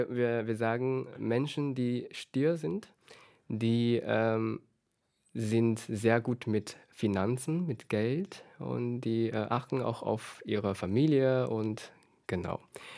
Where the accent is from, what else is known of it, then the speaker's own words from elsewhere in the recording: China; German is a second language; Mindestens bei uns in China, die Stereotype, diese Inhalte in der Schublade von Jungfrau sind